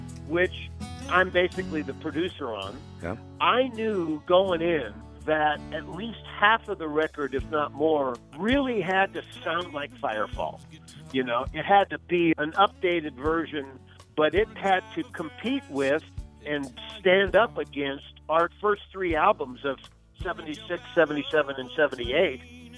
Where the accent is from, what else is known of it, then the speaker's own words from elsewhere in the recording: Colorado Springs, Colorado, United States; I grew up in the Colorado Springs area and then went to college in 1968 up in Boulder.